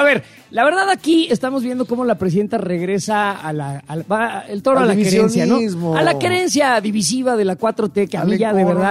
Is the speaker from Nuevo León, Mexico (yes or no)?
no; Mexico City, Mexico; Sí, yo soy del barrio Bravo de San Ángel, ¿ok?